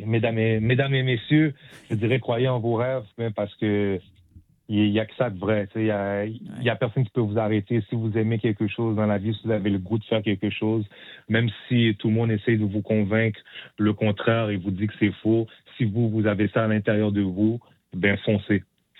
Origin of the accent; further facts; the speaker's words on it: Haiti; tu sais, je suis haïtien, tu sais, les Haïtiens, on se supporte beaucoup.